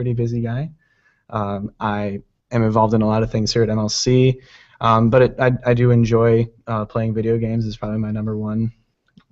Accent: Saline, Michigan, United States; Well, I'm from Saline, Michigan, which is right next to Ann Arbor.

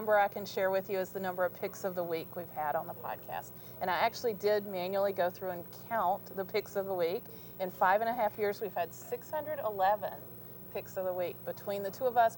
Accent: Natchez, Mississippi, United States; Yeah, most exotic of which is Natchez, Mississippi, my hometown.

